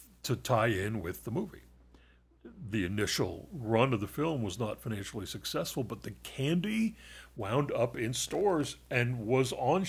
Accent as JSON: {"language": "English", "town": "Youngstown", "region": "Ohio", "country": "United States", "tie": "born or raised there", "said": "However, the story took place in my hometown of Youngstown, Ohio, in 1951."}